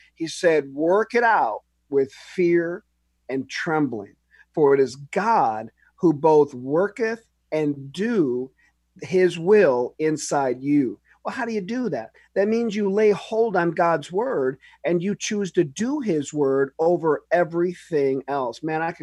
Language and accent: English; United States; now in Toronto, Canada; my wife and I are American. We're from the United States. We've been here in Canada for 10 years, serving the Lord, pastoring Word of Faith Church in Toronto.